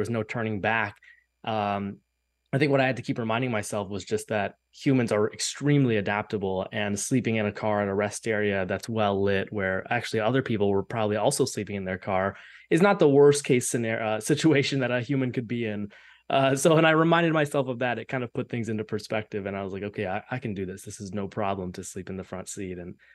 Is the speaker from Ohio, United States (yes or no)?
yes; Columbus, Ohio, United States; I started from my hometown in Columbus, Ohio